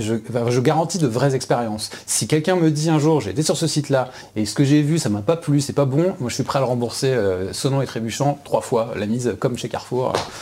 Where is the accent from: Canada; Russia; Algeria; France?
France; Orléans, Centre-Val de Loire; also born or lived in Paris; ça a été vraiment un retour au Loiret que je connaissais quand j'étais gamin. Moi je suis originaire de Paris, mais j'ai grandi à la source